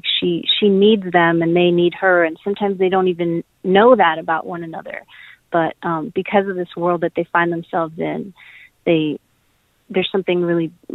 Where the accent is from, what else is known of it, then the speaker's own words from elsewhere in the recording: Illinois, United States; So I grew up in the Midwest, just outside Chicago, and there's just all this incredible wildlife